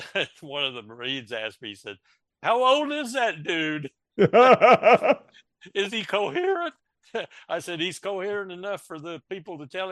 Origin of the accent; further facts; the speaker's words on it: South Carolina, United States; Where are you from, boy? I said, South Carolina.